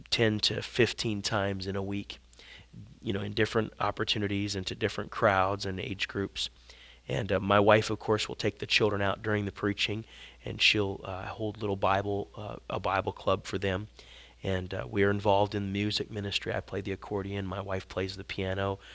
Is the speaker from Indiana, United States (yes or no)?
yes; Indiana, United States; I grew up in Indiana, really only about 5 hours from here.